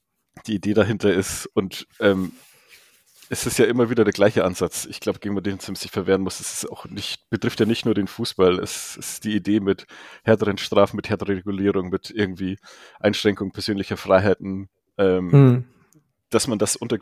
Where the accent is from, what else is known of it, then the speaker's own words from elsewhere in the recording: Bavaria, Germany; now in Berlin, Germany; wie man wahrscheinlich hört, komme ich aus Bayern. Ich lebe zwar seit 10 Jahren in Berlin